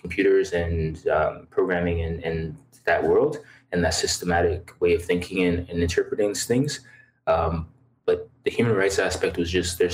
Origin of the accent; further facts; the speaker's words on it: Ajax, Ontario, Canada; I am from Ajax, from the Durham region, really. If you're from Ajax or any of the surrounding areas, you know it's all part of the Durham region there. So that's where I'm from. I grew up in this area and have lived in every city of it.